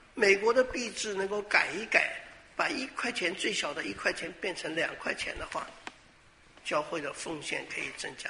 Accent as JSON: {"language": "Chinese", "country": "Taiwan", "tie": "born or raised there", "said": "我以前小的时候在台湾的时候"}